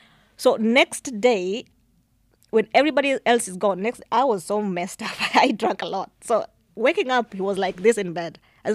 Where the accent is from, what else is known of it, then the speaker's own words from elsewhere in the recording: Kenya; Oh, hi, where are you from? Kenya. How long have you been here, you know, all that.